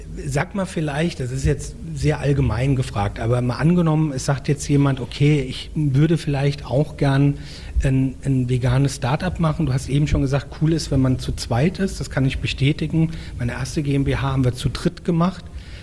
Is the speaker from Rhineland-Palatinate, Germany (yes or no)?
yes; Rhineland-Palatinate, Germany; bei uns in Rheinhessen sagt man Bettinger, ein Teig mit Erdbeeren drauf.